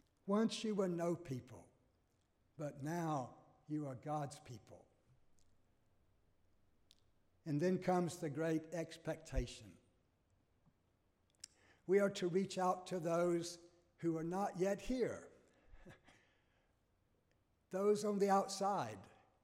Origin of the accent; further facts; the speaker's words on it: Lake City, Florida, United States; It was August in my hometown of Lake City, Florida, North Florida. Hot and humid.